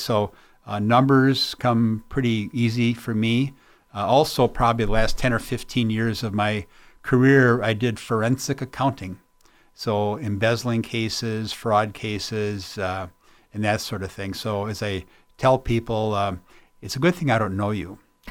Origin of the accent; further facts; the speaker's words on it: Spring Green, Wisconsin, United States; So born and raised in Spring Green.